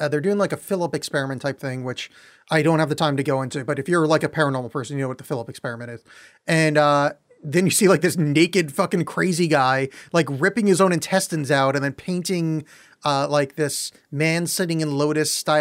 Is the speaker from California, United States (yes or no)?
yes; San Francisco, California, United States; I'm from San Francisco. And San Francisco is a massive hub of the Beat Generation.